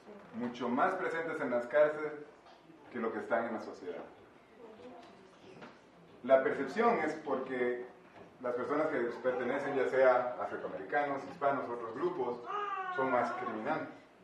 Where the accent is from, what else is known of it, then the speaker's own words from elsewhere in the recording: Guatemala; Yo crecí en Guatemala, no sé cuántos de ustedes han ido a Guatemala.